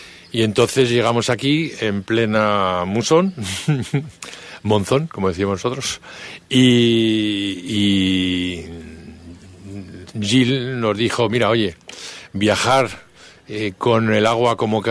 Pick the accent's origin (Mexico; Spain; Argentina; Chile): Spain; San Sebastián, Basque Country; now in Auroville, India; soy de San Sebastián, en España, y he venido aquí a Auroville el año pasado para pasar una semana y me quedé 3 meses